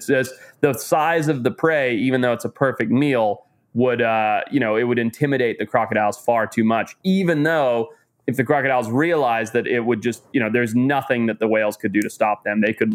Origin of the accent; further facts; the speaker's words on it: Zimbabwe; I remember very proudly, speaking of Zimbabwe a lot here, my home country was the first one.